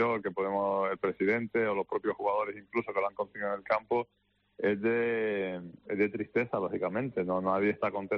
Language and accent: Spanish; Canary Islands, Spain; Y acostumbrados estamos y asumidos lo tenemos, y los jugadores lo entienden, y nosotros como Gran Canarios